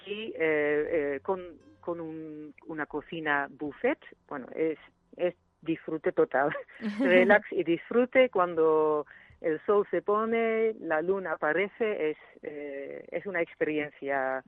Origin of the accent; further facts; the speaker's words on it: Netherlands; now in Spain; Soy de origen holandesa, pero sí. Bueno, llevo 25 años viviendo aquí en el campo de Zayalonga, y entonces digo que soy ya holandaluza.